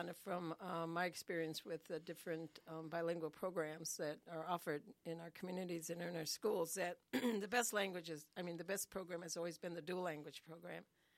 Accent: Kenosha, Wisconsin, United States; also born or lived in San Antonio, Texas; Grew up here. I was born in San Antonio, Texas. My parents came from San Antonio to work at, my father came to work at American Motors. So that's that auto plant is what brought a lot of the people from San Antonio to Kenosha.

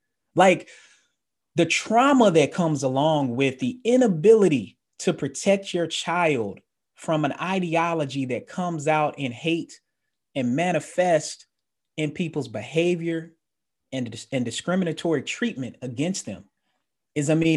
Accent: Atlanta, Georgia, United States; I have a similar story growing up in Atlanta.

